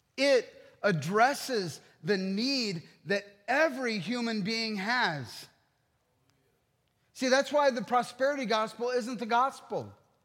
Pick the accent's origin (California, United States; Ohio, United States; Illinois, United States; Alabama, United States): Ohio, United States; I come from Ohio, where if there's a pond with algae, you're not really looking to spend time in it, let alone drink it.